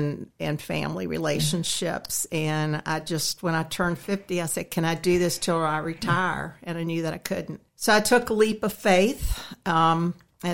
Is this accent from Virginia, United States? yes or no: yes; Keyseltown, Virginia, United States; Well, I was born and raised in Keyseltown, Virginia. Been there all my life